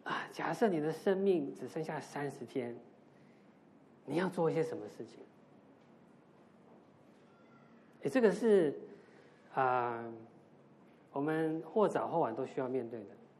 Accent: Taiwan; now in United States; 特别是我们如果不是在美国出生长大，我在台湾，或者是有些弟兄姐妹从中国来

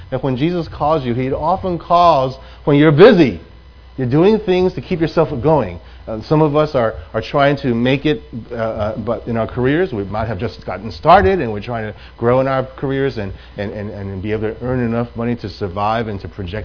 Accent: New York City, New York, United States; moved away as an adult; also born or lived in Taiwan / Hong Kong; neither Betty nor I had ever lived outside of New York City. We came from Taiwan and Hong Kong, but we grew up in New York City. So New York was our home.

